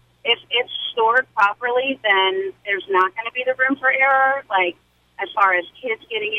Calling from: Felton, United States; I'm from Felton.

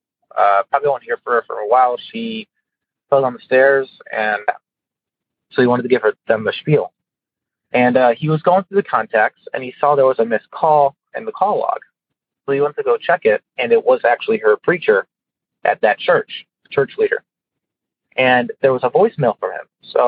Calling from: Carol Stream, Illinois, United States

